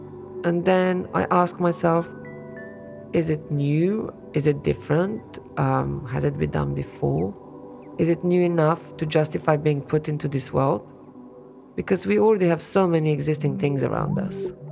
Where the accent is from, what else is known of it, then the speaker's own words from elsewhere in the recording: Slovenia; now in London, United Kingdom; I'm a designer from Slovenia